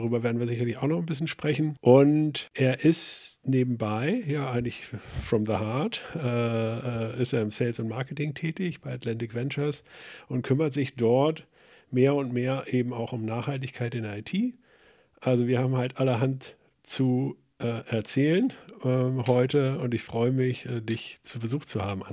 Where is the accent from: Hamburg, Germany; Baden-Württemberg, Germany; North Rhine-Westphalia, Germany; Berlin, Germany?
Hamburg, Germany; Ich bin ja hier gerade in der Mitte von Deutschland und draußen ist es verschneit. Das bin ich als Hamburger gar nicht so richtig gewohnt.